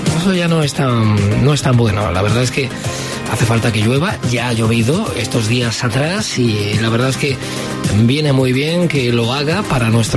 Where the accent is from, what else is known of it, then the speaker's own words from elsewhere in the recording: Almería, Andalusia, Spain; que es la liga que de momento nos importa a los almerienses.